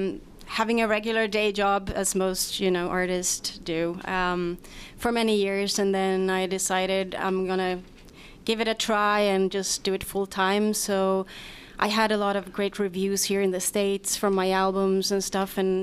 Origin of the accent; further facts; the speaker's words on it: Sweden; English is a second language; now in Germany; it was cold in Germany, where I live now. Mm-hmm. I'm from Sweden, but I live in Germany.